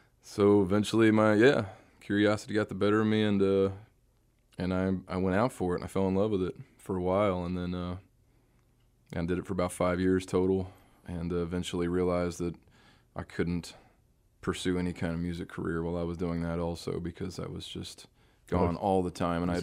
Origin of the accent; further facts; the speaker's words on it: Michigan, United States; the growing up in the Upper Peninsula half the time, the ships, the freighters up there are a very popular thing.